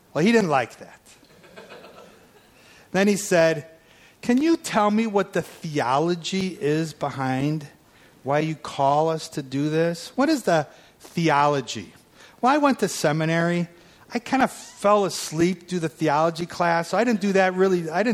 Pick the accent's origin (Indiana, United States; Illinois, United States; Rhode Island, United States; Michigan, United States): Illinois, United States; Chicago; Usually it's, okay, where's my wallet? I'm from Chicago. It's usually, where's my wallet?